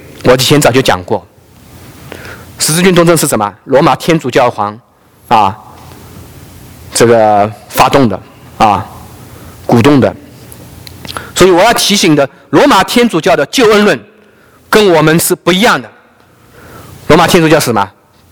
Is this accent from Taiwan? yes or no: no; China; 我们来自大陆的弟兄姐妹都有这样的经历吧？